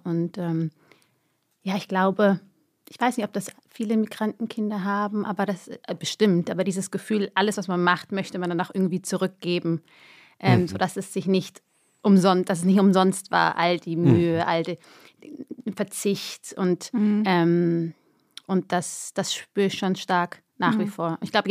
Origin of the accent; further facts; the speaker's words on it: Germany; ich sehe zwar so aus wie die, aber ich bin Deutsche und ich bin ganz anders und meine Mentalität, ich bin ganz anders sozialisiert